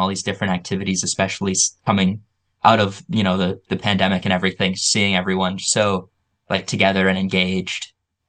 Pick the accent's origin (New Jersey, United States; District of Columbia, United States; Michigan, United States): Michigan, United States; So I'm from Michigan, and Tennessee is about 10 hours, so it was always a bit far.